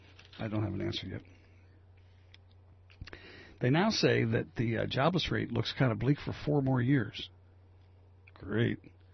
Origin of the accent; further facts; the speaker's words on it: United States; I'm an American, too. I'm including myself. We Americans like to shop, and we like immediate gratification.